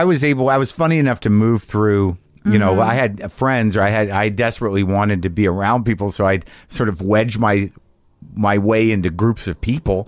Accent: New Mexico, United States; I grew up in New Mexico and you could take these ACTs. I never took SATs.

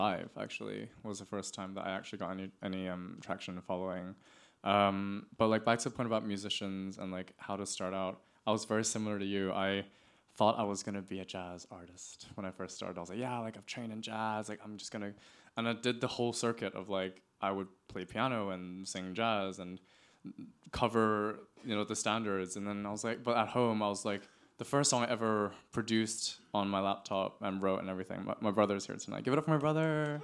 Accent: Hong Kong; accent: American; I have an American accent, but I'm not American. I grew up in Hong Kong. I just went to international school.

